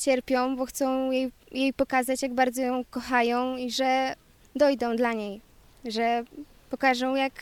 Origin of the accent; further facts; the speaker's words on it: Starogard Gdański, Pomeranian Voivodeship, Poland; jestem ze Starogardu Gdańskiego z Grupy Kociewskiej.